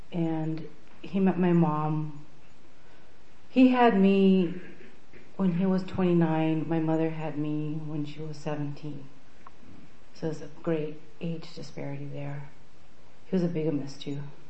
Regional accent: Lompoc, California, United States; born there; I was born in Camp Cook in Lompoc or Santa Maria, wherever Camp Cook was at.

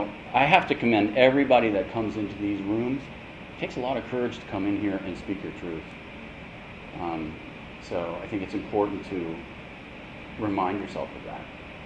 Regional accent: Washington, District of Columbia, United States; I know that when I go home, which is back east, I grew up in Washington, D.C., mostly.

